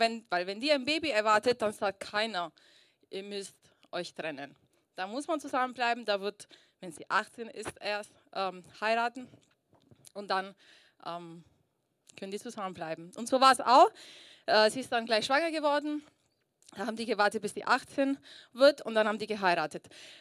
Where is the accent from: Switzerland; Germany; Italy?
Italy; Southern Italy; German is a second language; Ich bin 22. März 1983 geboren in Italien. Meine Eltern waren sehr jung, mein Vater 17, meine Mutter 14. Die haben sich als Teenager verliebt. Und damals, also wir kommen aus Süditalien